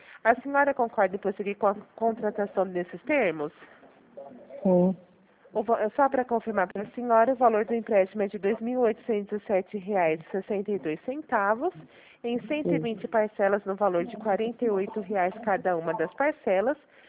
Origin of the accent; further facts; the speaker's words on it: Araraquara, São Paulo, Brazil; sou de Araraquara